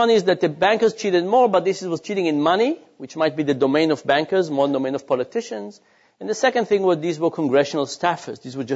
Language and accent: English; Israel; I grew up in Israel